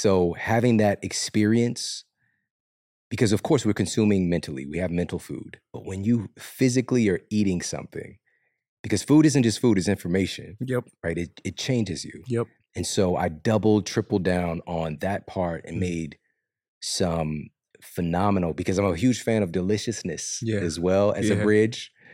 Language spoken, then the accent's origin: English; St. Louis, Missouri, United States; And yes, we're from St. Louis, man.